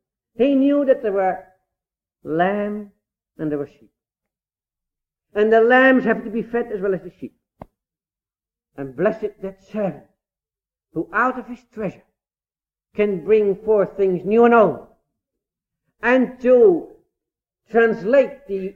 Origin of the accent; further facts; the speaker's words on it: The Hague, South Holland, Netherlands; I grew up in The Hague